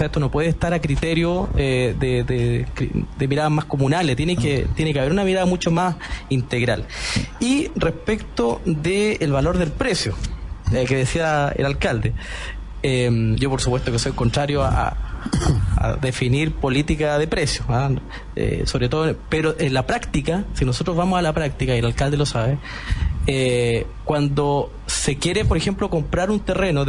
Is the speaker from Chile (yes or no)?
yes; Aysén, Chile; Desconozco la realidad metropolitana, yo soy de Aysén, veo un poco más la realidad de lo que ocurre en las regiones.